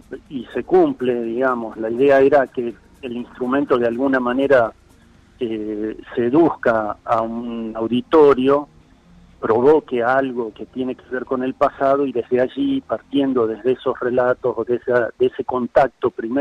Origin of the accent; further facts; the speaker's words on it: Rosario, Santa Fe, Argentina; Un día, cuando yo era muy niño, pasó por Rosario, que es mi ciudad natal